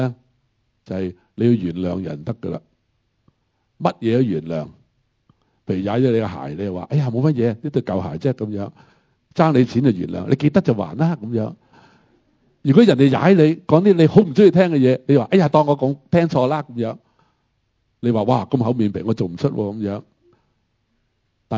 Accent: Hong Kong; 我们香港人都有屋住，虽然是租未必是买

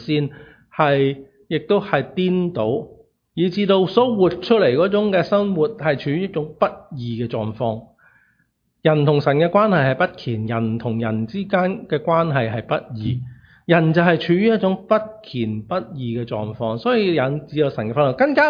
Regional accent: China; 咁我哋中國人都覺得呢啲係情有可原

